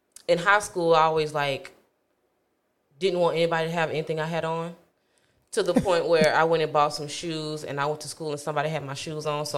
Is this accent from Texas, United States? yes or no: yes; Texas, United States; because I'm not from Polk County. Mm-hmm. You know, I'm from Texas. I went to school in Fort Meade for 2 years